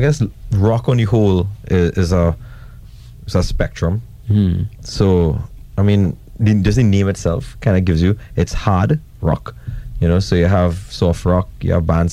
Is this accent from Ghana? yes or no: no; Trinidad & Tobago; I was like, we're from Trinidad.